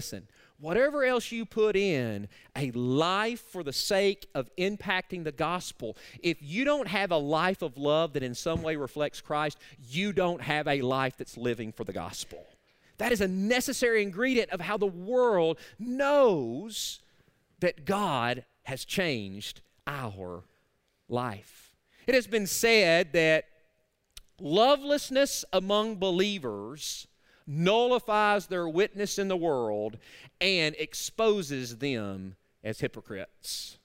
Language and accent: English; Arkansas, United States; I'm going to kind of make fun of my home state. If we're in Arkansas, I would definitely say I'm related to. And I'm from there. I can say that.